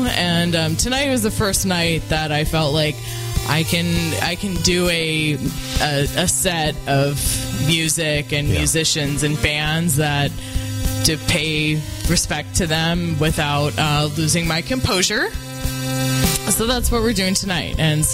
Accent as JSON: {"language": "English", "region": "California", "country": "United States", "said": "maybe it's because I'm from the Bay and I work in the hate."}